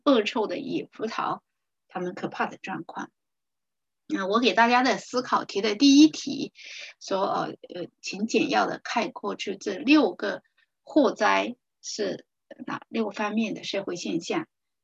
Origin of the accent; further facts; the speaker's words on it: China; 那我们中国人呢